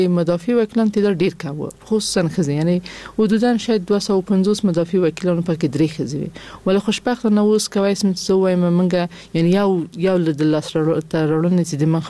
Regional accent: Kabul, Afghanistan; ما د کابل اوسیدونکی، ما په کابل کې زیږیدلې، ما اکثر عمر مې ټول عمر مې یعنی په افغانستان کې په کابل کې تیر کړی دی.

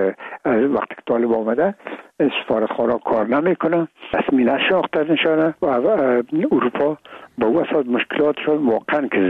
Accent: Afghanistan

